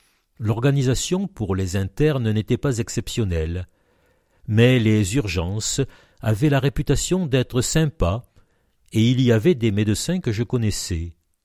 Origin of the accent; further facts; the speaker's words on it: Marseille, Provence-Alpes-Côte d'Azur, France; Je suis né à Marseille, dans la fameuse clinique Bouchard. J'ai grandi près du château de la Buzine, dans une famille avec le sens du service public.